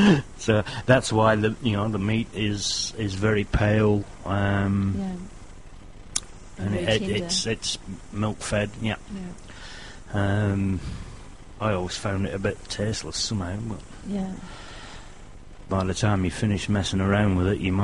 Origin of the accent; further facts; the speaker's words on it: England, United Kingdom; I'm English, so I can't avoid that.